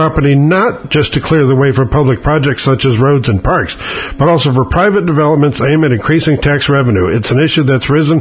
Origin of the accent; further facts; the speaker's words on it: St. Louis, Missouri, United States; I remember as a kid growing up in St. Louis, they took a giant swipe right out of the middle of St. Louis and they turned it into Interstate 40.